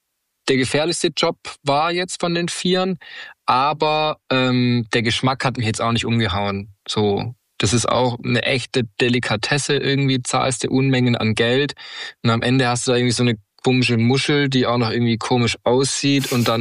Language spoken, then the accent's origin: German; Germany; Vor allem, ich meine, als Deutscher irgendwie, der deutsches Brot gewohnt